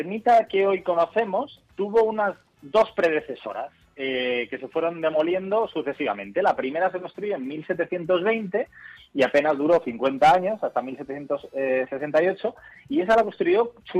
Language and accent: Spanish; Segovia, Castile and León, Spain; also born or lived in Madrid; yo ya sabes que soy de Segovia, pero para mí uno de los sitios donde he vivido en Madrid más tiempo y que lo noto más mío es el barrio de la Florida.